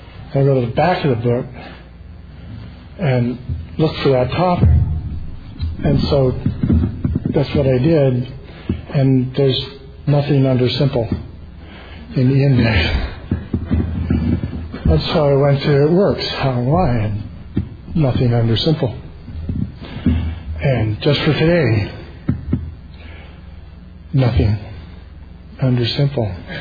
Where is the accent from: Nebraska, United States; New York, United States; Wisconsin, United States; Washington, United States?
Washington, United States; And I'm from the Washington, Northern Idaho region, the Lewis County area